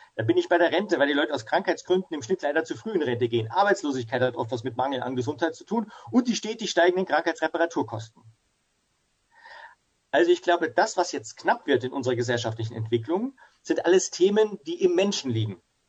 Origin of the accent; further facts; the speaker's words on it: Ingolstadt, Bavaria, Germany; Also ich bin hier in Ingolstadt groß geworden, wo ich auch wieder sitze und lebe mit Familie.